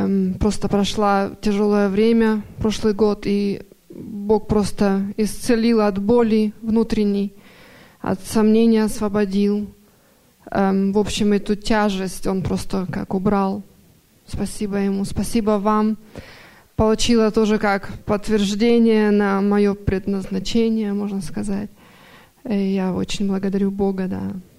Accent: Canada; я из Канады.

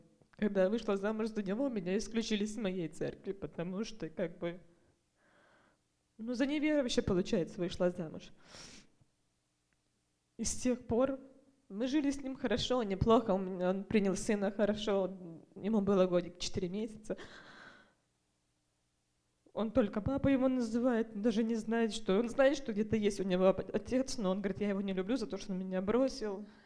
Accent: Tacoma, Washington, United States; Я из Такома сама. Начну с того, что я родилась и выросла в верующей семье.

